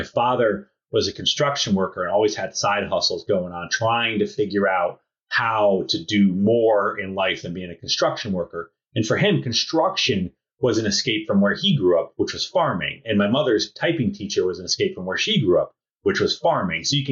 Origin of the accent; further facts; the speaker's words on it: Thomaston, Connecticut, United States; also born or lived in Southbury; So I grew up in Connecticut, and I lived in Thomaston, Connecticut, which is near Bristol, which is where ESPN is. And then I moved to a town called Southbury, Connecticut, my freshman year of high school.